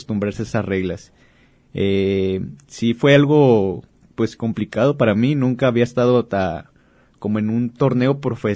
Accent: Guadalajara, Jalisco, Mexico; Luego yo también pues soy de Guadalajara, no soy de aquí de Autlán.

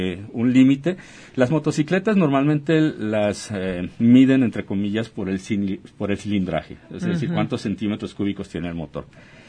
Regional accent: Mexico; los que traemos es la bandera de México, porque pertenecemos, somos mexicanos

